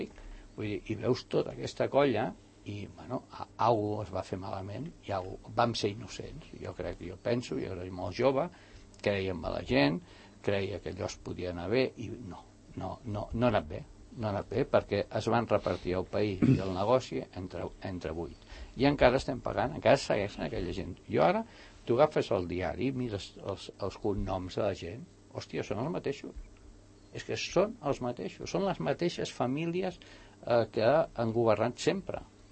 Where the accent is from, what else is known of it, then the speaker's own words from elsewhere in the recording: Catalonia, Spain; a mi com a català